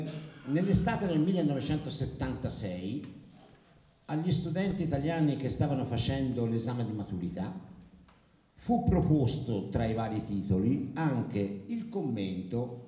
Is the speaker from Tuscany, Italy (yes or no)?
yes; Sesto Fiorentino, Tuscany, Italy; io sono di Sesto Fiorentino